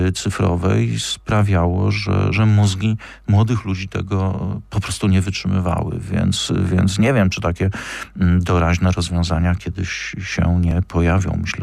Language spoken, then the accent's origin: Polish; Kraków, Lesser Poland, Poland; Jesteśmy przecież z Krakowa